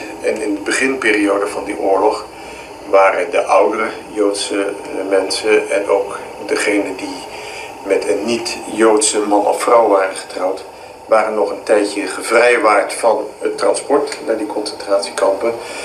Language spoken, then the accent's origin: Dutch; Rotterdam, South Holland, Netherlands; Daarvoor wethouder in Rotterdam, geboren en getogen in Rotterdam.